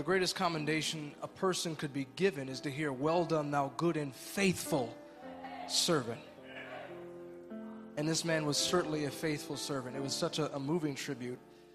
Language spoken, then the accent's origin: English; Benton Harbor, Michigan, United States; attend a funeral of an elder of the church that I grew up in back in Benton Harbor, Michigan.